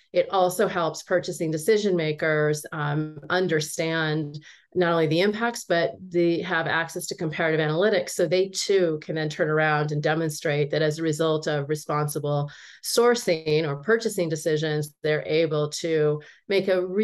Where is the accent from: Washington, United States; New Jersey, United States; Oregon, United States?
Oregon, United States; I was raised in Oregon